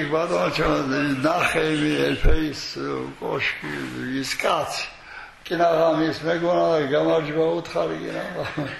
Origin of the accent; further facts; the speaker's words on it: Samegrelo-Zemo Svaneti, Georgia; ჩვენ ახლა მეგრელები ვართ საქართველოში